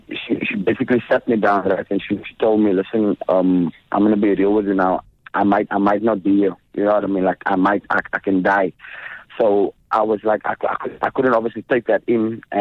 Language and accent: English; Cape Town, Western Cape, South Africa; Well, basically, you know, growing up on the Cape Flats, it's a constant war, right?